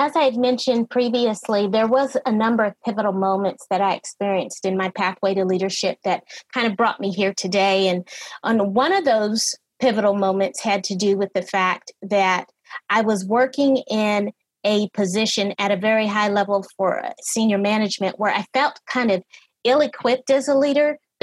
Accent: Anchorage, Alaska, United States; moved away as an adult; I'm from California, living there now. Originally, I'm from Anchorage, Alaska.

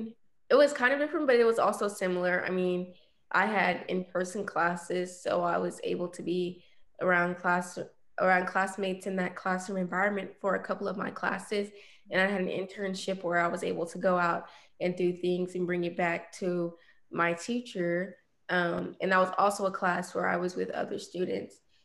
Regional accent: Little Elm, Texas, United States; And so I think that growing up in Little Elm, I was very prepared academically, you know, time management, organizing.

